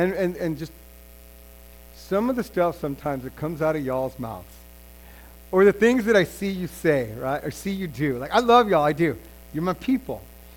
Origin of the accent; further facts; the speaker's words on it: New Mexico, United States; now in California, United States; I come from New Mexico. Like, we Breaking Bad, that's what we're famous for, right?